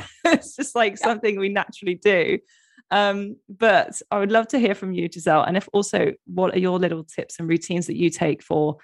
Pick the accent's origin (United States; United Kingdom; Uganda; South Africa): United Kingdom; because being British as well